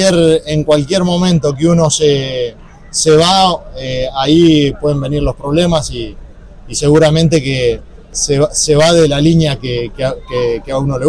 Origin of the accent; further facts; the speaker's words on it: Trenque Lauquen, Buenos Aires Province, Argentina; Sigo en Trenkelauken, sí.